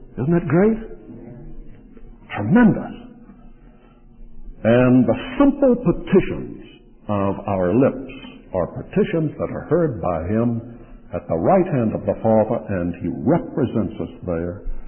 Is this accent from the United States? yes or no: yes; the South, United States; But I'm a Southerner.